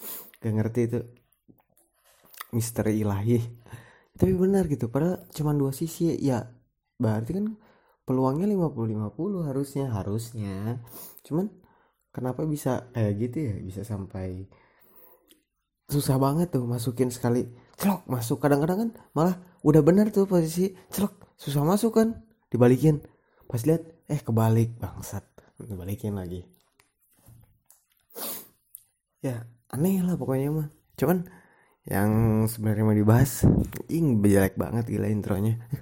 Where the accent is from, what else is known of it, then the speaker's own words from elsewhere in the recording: Bandung, West Java, Indonesia; Sebagai orang Bandung gitu